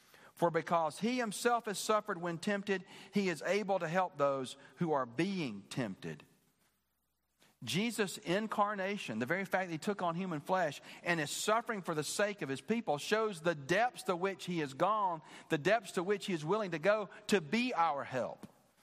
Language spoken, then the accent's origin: English; Birmingham, Alabama, United States; now in Warner Robins, United States; I was born in the South, and I am not a fan of brutally hot weather. And it's hotter here in Warner Robins than it was where I grew up in Birmingham, Alabama.